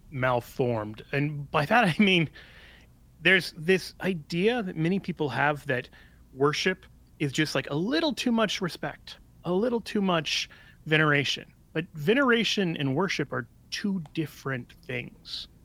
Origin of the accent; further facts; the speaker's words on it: Kansas City, Missouri, United States; I am from Kansas City. This is a bad week to mention it.